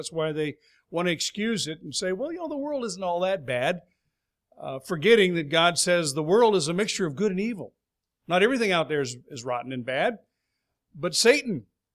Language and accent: English; Los Angeles, California, United States; I remember going to Ambassador College in the woods of Texas, and I was from Los Angeles, from Southern California, and I was looking forward to getting out of the big city and going to the country.